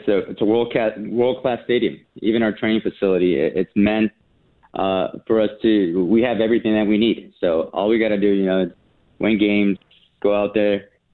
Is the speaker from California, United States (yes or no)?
yes; Los Angeles, California, United States; I had the luck of being drafted by my hometown team, which was the LA Galaxy